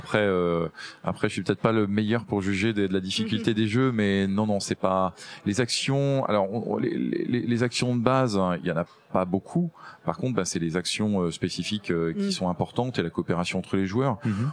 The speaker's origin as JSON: {"language": "French", "region": "Brittany", "country": "France", "said": "Je suis breton et je parle breton."}